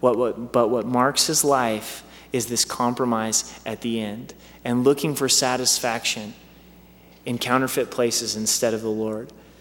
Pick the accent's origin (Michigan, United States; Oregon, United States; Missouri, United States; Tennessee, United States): Oregon, United States; Growing up in Southern Oregon, I don't know the type of rock, but there were these round, nasty rocks that almost looked like dirt clods.